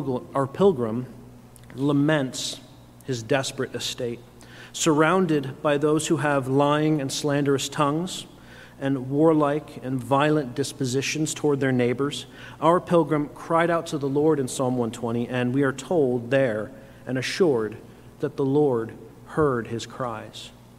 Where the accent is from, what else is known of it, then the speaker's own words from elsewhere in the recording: Southwest, United States; Growing up in the American Southwest, the mountains sort of become part of your everyday existence.